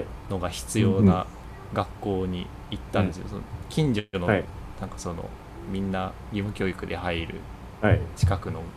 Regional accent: Shimane, Japan; moved away; 僕はもう島根県っていうすごい田舎から出てきたんですけど、

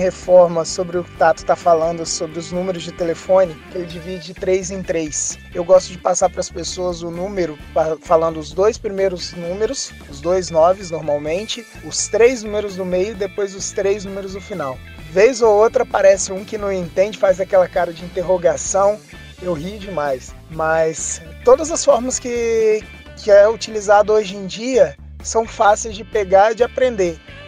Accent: Vitória, Espírito Santo, Brazil; 34 anos, sou de Vitória, Espírito Santo.

